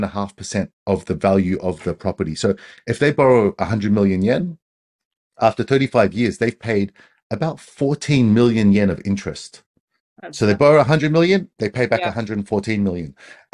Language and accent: English; Australia; I'm Australian